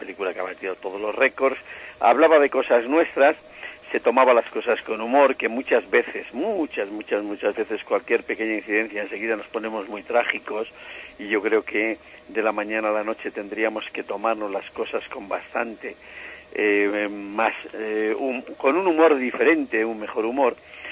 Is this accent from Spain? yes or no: yes; Andalusia, Spain; yo como andaluz puedo llevar